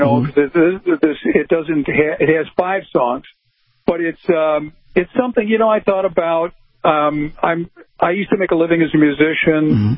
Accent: Chicago, Illinois, United States; I grew up in Chicago. And Chicago, you know, the days get very dark. It has the worst weather in the universe. A wonderful place, but bad weather.

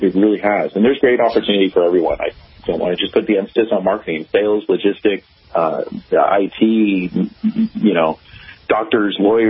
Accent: California, United States; You know, growing up in Northern California, I definitely was around the culture and the craft

